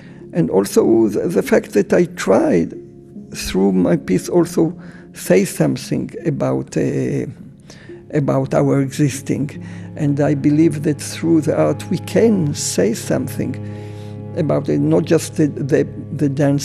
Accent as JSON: {"language": "English", "country": "Israel", "second_language": "English", "said": "But of course, we come from Israel, we came from Israel"}